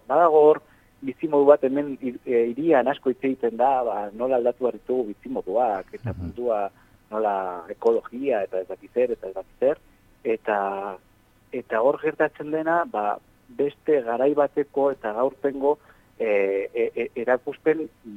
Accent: Pamplona, Navarre, Spain; gu Iruñakoak gara eta Iruñetik bi ordutara dagoen hor borda batean

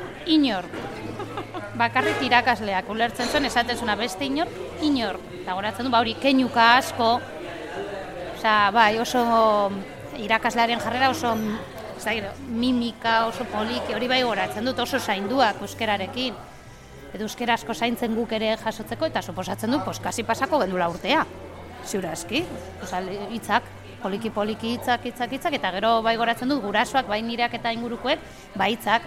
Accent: Barakaldo, Basque Country, Spain; born there; 80ko hamarkadako barakaldo gris horretan jaio nintzen ni.

